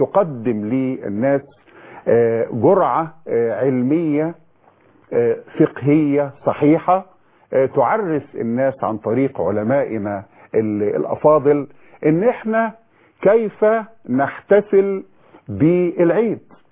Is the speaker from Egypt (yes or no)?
yes; Egypt; أن يحفظ بلدنا مصر من كل سوء